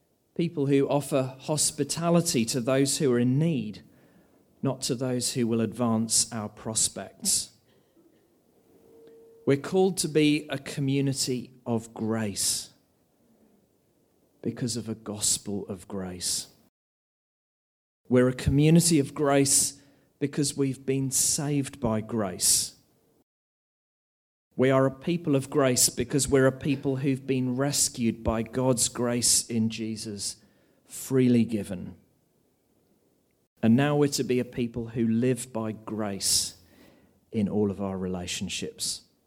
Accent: Australia; One of the challenges, I think, for us as Australian Christians is that it's easy for us not to live very overlapped lives.

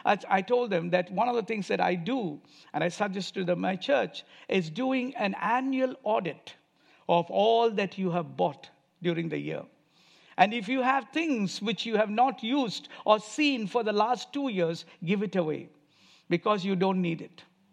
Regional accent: India; English is a second language; now in United States; why would I come all the way from India to US to buy a shirt made in Bangladesh?

